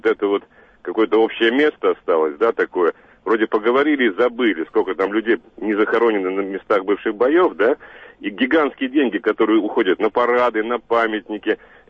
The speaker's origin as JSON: {"language": "Russian", "country": "Russia", "said": "для меня Украина – это моя как бы страна бывшая, да, ну, не бывшая, настоящая, хоть я там россиянин, я вот до сих пор не воспринимаю Украину как чужую."}